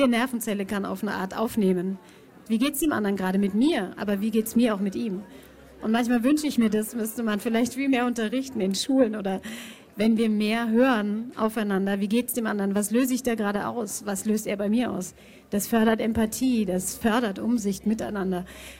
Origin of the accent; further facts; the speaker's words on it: Bamberg, Bavaria, Germany; ich bin ja Fränkin der ersten Generation, das heißt, meine Eltern kommen nicht aus Franken.